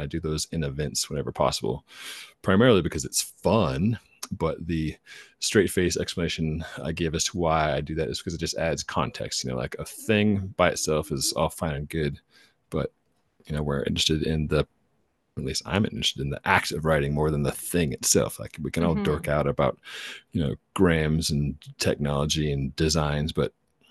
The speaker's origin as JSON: {"language": "English", "town": "Albuquerque", "region": "New Mexico", "country": "United States", "said": "I'm from Albuquerque, New Mexico."}